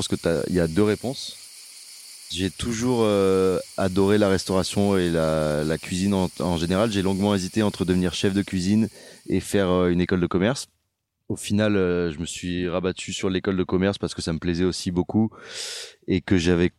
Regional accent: Aix-en-Provence, Provence-Alpes-Côte d'Azur, France; also born or lived in Paris; Moi, Aix, c'est aussi là où j'ai grandi. Et c'est surtout là où je me sens le mieux, en fait.

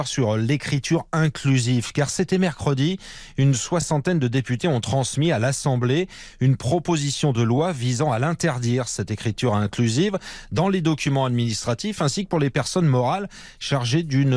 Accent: France; il y a également le virus chez nous en France

